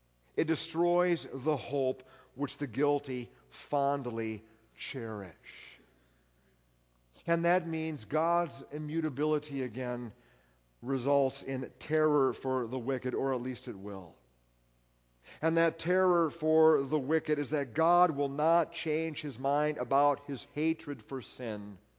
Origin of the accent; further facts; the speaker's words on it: Iowa, United States; I remember as a child in my hometown in Northwest Iowa